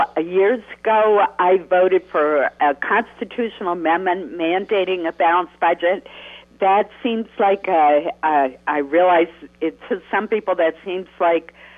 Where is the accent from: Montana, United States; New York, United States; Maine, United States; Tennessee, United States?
Maine, United States; Caribou; when I was growing up in Caribou